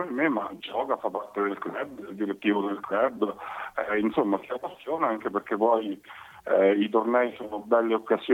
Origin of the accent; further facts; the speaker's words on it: Terni, Umbria, Italy; Tra l'altro io sono di Terni, quindi quando posso cerco sempre di andare.